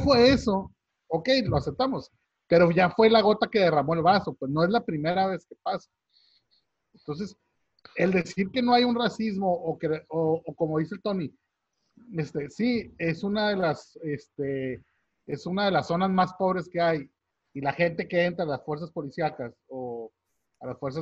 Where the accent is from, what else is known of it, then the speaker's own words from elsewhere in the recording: Mexico; si soy mexicano, de ascendencia mexicana